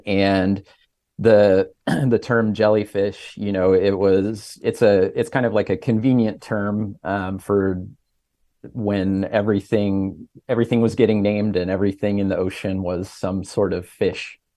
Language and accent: English; Midwest, United States; I grew up in the Midwest where there is no ocean.